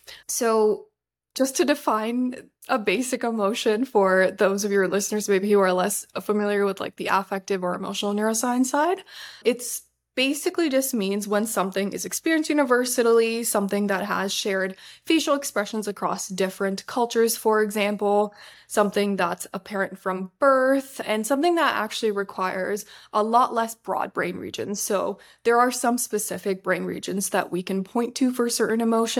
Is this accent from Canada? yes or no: yes; Montreal, Quebec, Canada; also born or lived in Brampton, Ontario / London, Ontario; now in Boston, United States; I've been born and raised in Canada. So between Montreal, Quebec, but also Brampton, Ontario, I spent a lot of my years. Then I moved to London, Ontario, just about 2 hours south of Toronto.